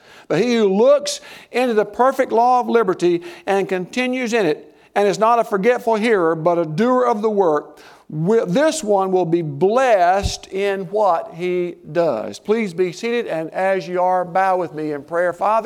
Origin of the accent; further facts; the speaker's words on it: the South, United States; I'm Southerner from radiator to tailpipe.